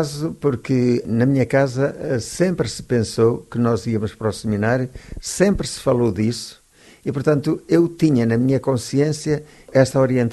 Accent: Fervença, Braga, Portugal; Nasci numa freguesia do campo, em Sorico de Basto, chamada Fervença, e ali, pois, comecei a minha vida muito cedo

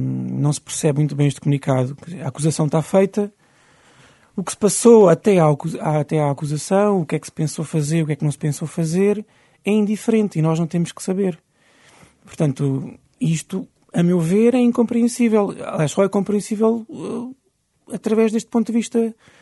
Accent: Portugal; Eu acho, como português, como eleitor, eu acho que o Parlamento tem que ser o palco para isto.

